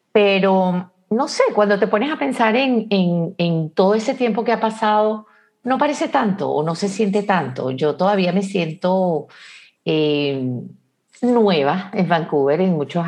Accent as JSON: {"language": "Spanish", "town": "Caracas", "region": "Capital District", "country": "Venezuela", "accent": "Venezuelan", "said": "Y la gente lo agarra rápido porque yo tengo mi acento venezolano. Arrastro no pronuncio las S's al final, lo típico, la S se me nota."}